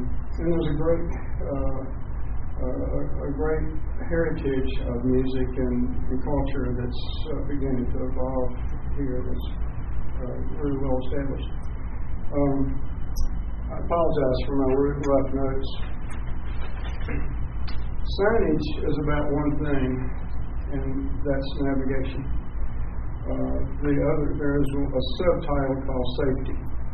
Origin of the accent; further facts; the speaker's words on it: Raleigh, North Carolina, United States; And I'm from Raleigh